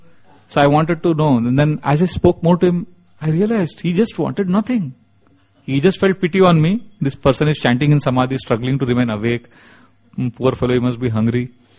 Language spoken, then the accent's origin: English; Mumbai, Maharashtra, India; Maybe he wants a job in Mumbai. and he knows I am from Chowpatty.